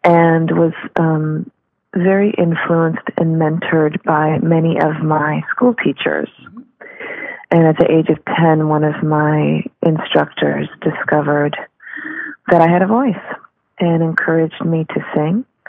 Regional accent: Wisconsin, United States; growing up in Wisconsin, very influenced by rock and roll.

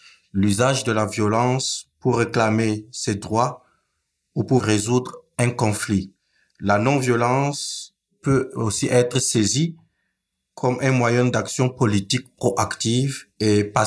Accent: Garoua, North, Cameroon; born there; Papa était gendarme et il a reçu une mission dans le nord et je suis né à Garoua.

